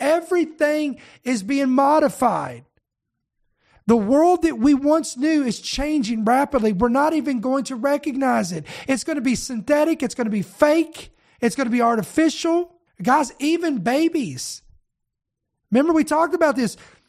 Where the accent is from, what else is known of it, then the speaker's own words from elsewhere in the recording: Kentucky, United States; Sorry, I was born and raised in Kentucky. I'm just saying.